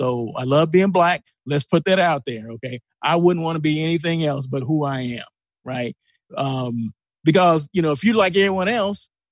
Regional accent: Blythe, California, United States; it comes back to who I am and where I came from. I'm not afraid to say I'm from Blythe, you know, whatever.

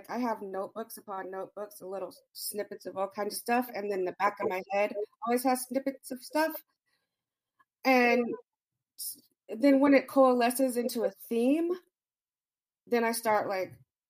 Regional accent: Phoenix, Arizona, United States; So I grew up in Phoenix, and it was super hot.

